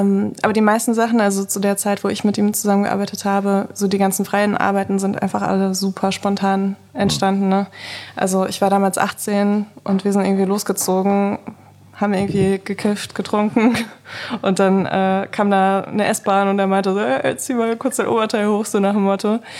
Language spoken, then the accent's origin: German; Saarbrücken, Saarland, Germany; born there; also born or lived in Freiburg; now in Berlin, Germany; Ich bin in Saarbrücken geboren, okay, aber in Süddeutschland habe ich 10 Jahre gelebt.